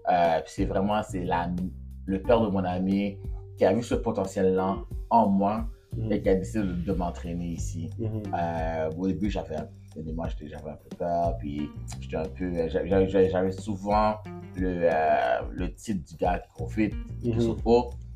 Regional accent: Gatineau, Quebec, Canada; also born or lived in Montreal / Ottawa; J'ai grandi à Gatineau. Ottawa, Gatineau. Donc, je suis né à Montréal seulement. Donc, évidemment, de très, très, très jeune âge, mes parents décidaient de déménager de Montréal à Ottawa.

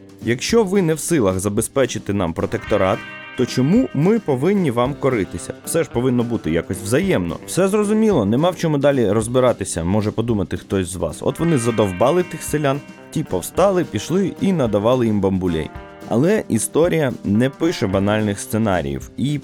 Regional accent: Chernivtsi, Chernivtsi Oblast, Ukraine; перша письмова згадка про моє рідне місто Чернівці

